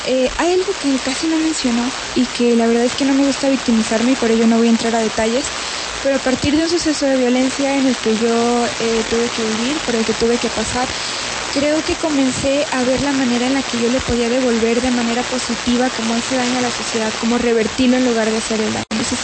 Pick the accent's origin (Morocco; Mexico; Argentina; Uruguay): Mexico; yo soy mexicana y en México se podría decir que el acceder a un periódico como tal o a la lectura en general es algo que no se